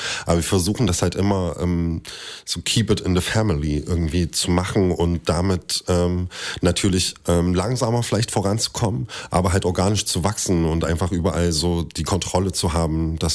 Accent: Thuringia, Germany; now in Leipzig, Germany; Wir sind beide Thüringer.

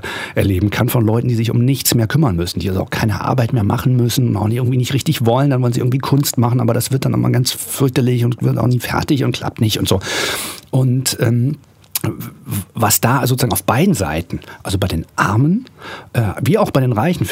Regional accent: Hamburg, Germany; Also ich komme aus dem Hamburger Plattenbau, also aus dem westdeutschen Plattenbau in Hamburg, eine Arbeitersiedlung, und hänge in gewisser Weise auch daran.

